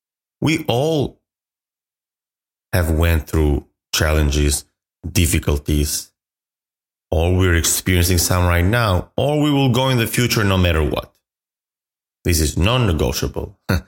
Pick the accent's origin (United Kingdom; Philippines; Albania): Albania; moved away as an adult; now in United States; at that time, I was still going back and forth to Albania, to my home country.